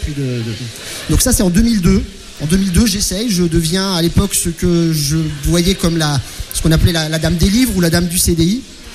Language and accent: French; Orléans, Centre-Val de Loire, France; revenir dans ma région d'origine, donc à Orléans